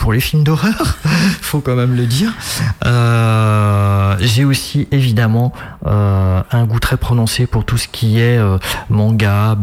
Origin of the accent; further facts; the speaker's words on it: La Roche-sur-Yon, Pays de la Loire, France; Oui, vendéen d'origine, né à La Roche-sur-Yon, de Nieul-le-Dolan, actuellement.